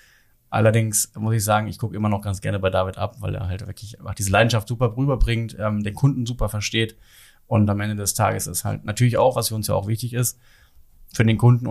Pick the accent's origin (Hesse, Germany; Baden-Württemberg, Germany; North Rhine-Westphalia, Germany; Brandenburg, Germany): North Rhine-Westphalia, Germany; Paderborn; Ich komme aus Paderborn, das heißt tatsächlich gar nicht so weit weg von Osnabrück.